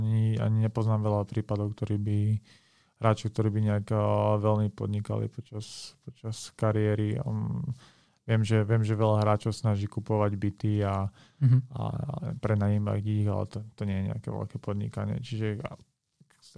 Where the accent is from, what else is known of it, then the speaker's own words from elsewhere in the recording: Spišská Nová Ves, Košice Region, Slovakia; Ja pochádzam zo Spiskej, môj rodný klub je Spiska Nová Ves